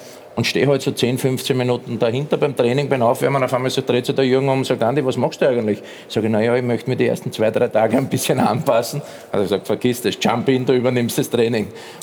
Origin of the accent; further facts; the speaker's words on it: Austria; ich bin ein Österreicher